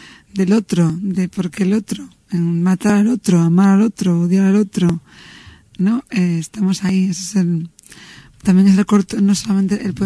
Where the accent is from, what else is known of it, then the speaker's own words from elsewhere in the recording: Spain; Eso lo interpretamos porque somos españoles.